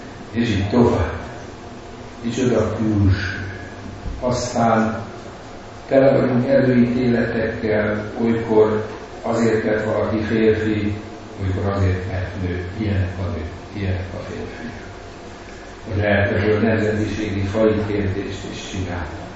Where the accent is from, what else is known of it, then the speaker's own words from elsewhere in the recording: Hungary; És mi is magyarok vagyunk.